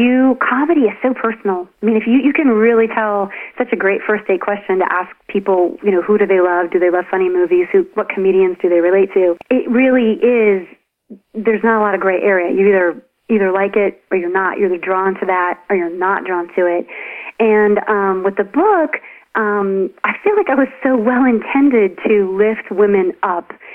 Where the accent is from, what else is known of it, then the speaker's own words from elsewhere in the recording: Appalachia, United States; I'm from Appalachia. I mean, there's a lot of poverty. It's a poverty-stricken area.